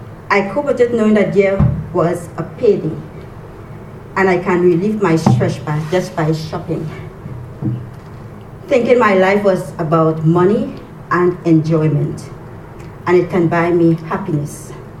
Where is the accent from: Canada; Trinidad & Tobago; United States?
Trinidad & Tobago; I am from Trinidad and Tobago. As a kid, I grew up in Catholic faith.